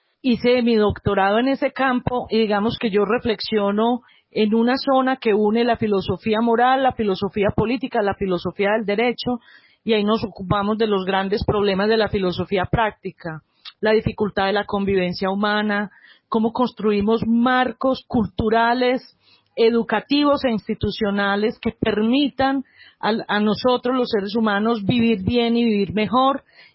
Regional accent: Antioquia, Colombia; accent: Antioquian; soy antioqueña, como lo delata mi acento.

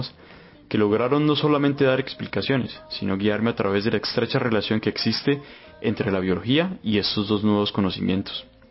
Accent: Puerto Tejada, Cauca, Colombia; Nací y crecí en Puerto Tejada, un municipio alegre y bullanguero de afrodescendientes ubicado al norte del departamento del Cauca, en Colombia, a tan solo unos minutos de mi Cali bella.

